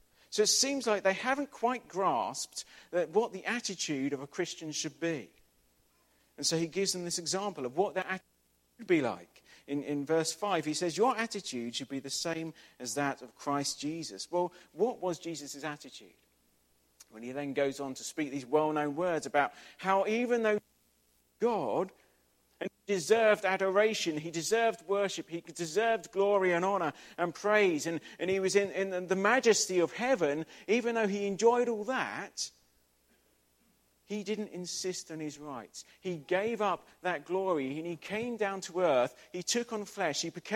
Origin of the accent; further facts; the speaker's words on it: London, United Kingdom; I come from London. I don't get to see stars